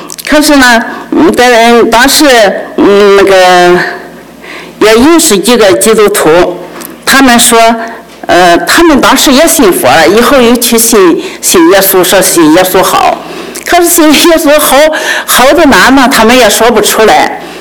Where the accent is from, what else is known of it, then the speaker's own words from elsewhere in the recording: Qingdao, Shandong, China; 从中国山东青岛来的。我出生在50年代一个偏僻的农村。